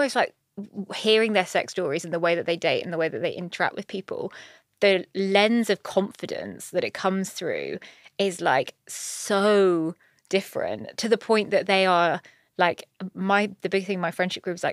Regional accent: Brighton, South East England, United Kingdom; I grew up in Brighton, so like very early on, it was like, well, I just presumed everyone was gay or bisexual.

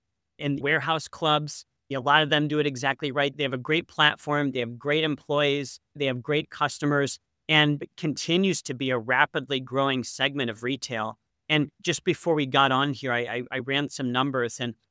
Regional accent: Ohio, United States; Again, I grew up in Northeast Ohio.

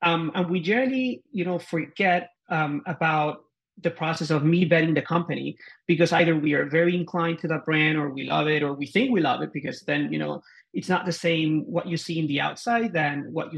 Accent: Argentina; now in United States; I'm from Hispanic origin. I'm from originally from Argentina, and I only moved to the States 15 years ago.

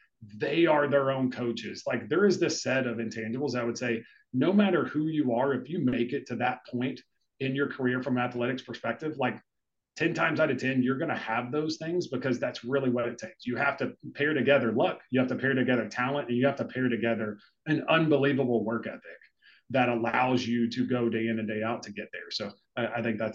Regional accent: Texas, United States; I grew up in Texas. And so I always wanted to get back to Texas.

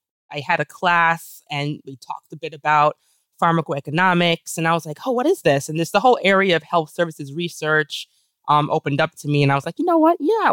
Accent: Queens, New York, United States; So I am from Queens, New York, New York City.

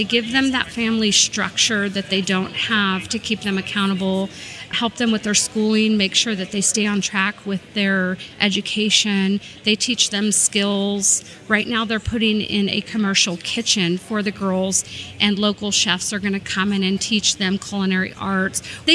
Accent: California, United States; I am from California, but I'm not a surfer.

